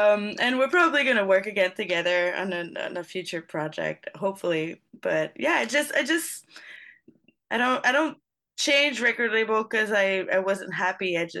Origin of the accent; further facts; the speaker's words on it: Montreal, Quebec, Canada; I'm from Montreal originally.